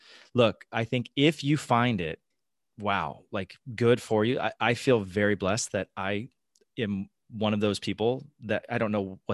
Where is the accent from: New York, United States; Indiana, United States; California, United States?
California, United States; You know, my mom was a teacher for 20 years. I grew up in the Bay Area.